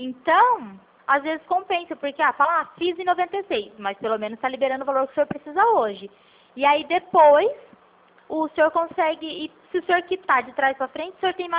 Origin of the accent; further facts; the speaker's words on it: São Paulo, Brazil; eu também sou do interior de São Paulo.